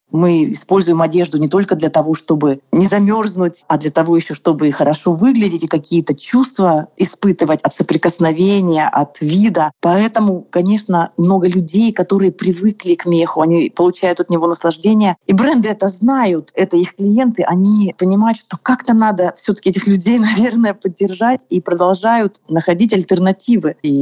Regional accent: Irkutsk, Irkutsk Oblast, Russia; Вы знаете, я из Иркутска, из Сибири. Я, знаешь, такое и минус 30, и минус 35, ну, вот из детства.

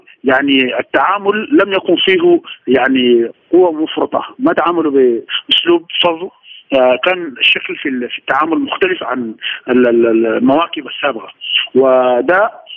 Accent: Sudan; وإحنا كسودانيين نفتكر إنه ضروري جدا إنه تعود السلطة في الحكم المدني

